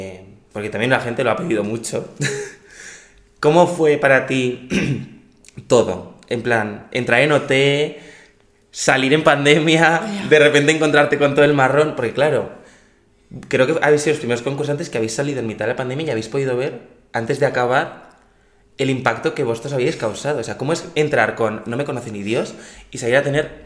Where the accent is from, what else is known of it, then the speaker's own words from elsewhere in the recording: Jaca, Aragon, Spain; yo, o sea, soy de Jaca, pero mi casa está en un pueblo a 5 minutos de Jaca.